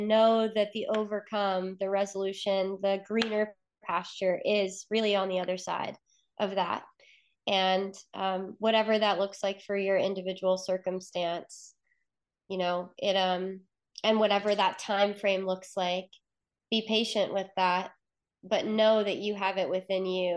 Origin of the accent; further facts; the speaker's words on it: Chesapeake, Virginia, United States; So I am originally from Chesapeake, Virginia. So not too far from Charlottesville. And, you know, growing up in the Hampton Roads was a little bit of a food desert.